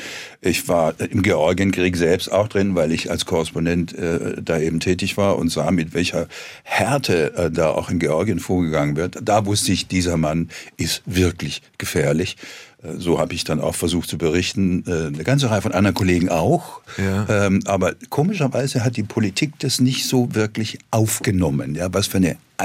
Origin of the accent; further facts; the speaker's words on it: Heilbronn, Baden-Württemberg, Germany; Das war mir nur aus den Fotos meiner Heimatstadt Heilbronn oder Dresden oder so bekannt.